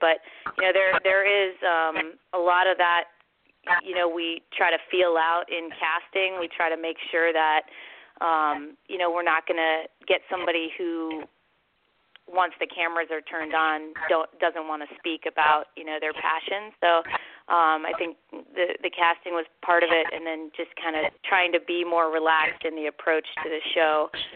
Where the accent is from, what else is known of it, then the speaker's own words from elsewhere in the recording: Virginia, United States; I'm from Virginia, and we need to represent the South.